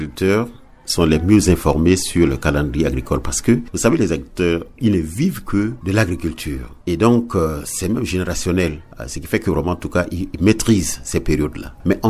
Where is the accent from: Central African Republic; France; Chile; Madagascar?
Central African Republic; Voilà les trois variétés qui sont les plus cultivées chez nous en République centrafricaine.